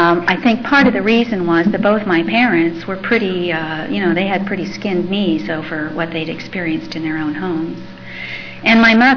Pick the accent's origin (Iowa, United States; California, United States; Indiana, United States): Iowa, United States; born there; I was born in Iowa. And I was born to a middle-class family. I had a reasonably ordinary upbringing, except for a couple of things.